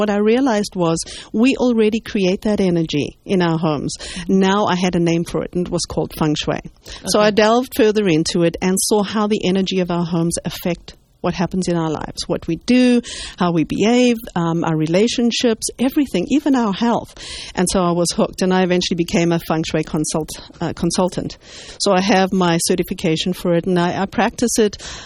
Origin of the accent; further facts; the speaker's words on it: Zimbabwe; now in Canada; So my background is I'm originally from Rhodesia, Zimbabwe as it is now. Came to Canada many years ago, so I consider myself more of a Canadian than an African now, although they tell me I haven't lost the accent.